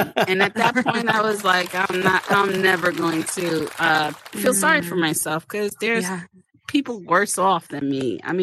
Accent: New York, United States; I'm originally from New York

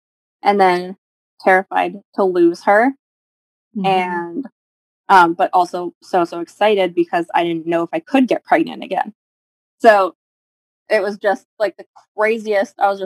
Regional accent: Canada; moved away as an adult; I was young and I was in a different country because I came from Canada. All my family's in Canada.

